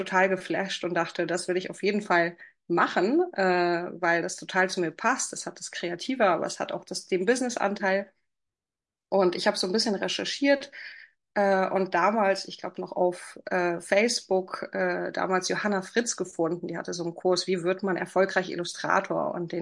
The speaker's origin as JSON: {"language": "German", "country": "Poland", "said": "Ich bin Polin und deswegen ist hier so ein Psychologie-Magazin aus Polen."}